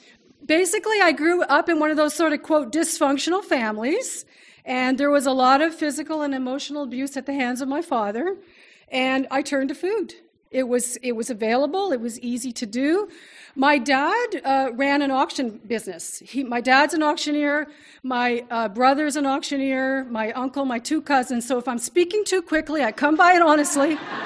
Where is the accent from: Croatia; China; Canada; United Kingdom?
Canada; Oshawa, Ontario; now in Ottawa, Canada; so I grew up in Oshawa, so I'm not far from, I live in Ottawa now. I've been living in Ottawa for many years, but I grew up in Oshawa. That's where my family still is.